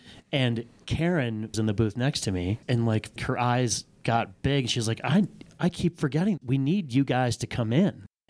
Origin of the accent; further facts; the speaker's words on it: Rochester, New York, United States; I'm from Rochester, New York, where I was part of a big corporate band called